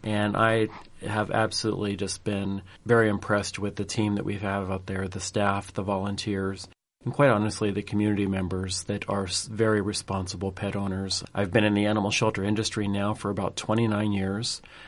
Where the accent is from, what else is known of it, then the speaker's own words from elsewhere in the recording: California, United States; moved away as an adult; now in Ames, United States; Yes, I just moved here about 11 months ago. I'm born and raised in California.